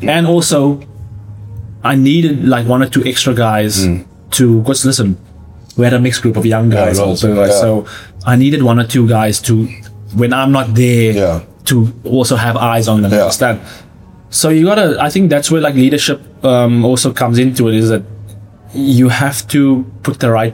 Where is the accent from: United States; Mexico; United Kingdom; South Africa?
South Africa; And I'm not just saying that because I'm South African.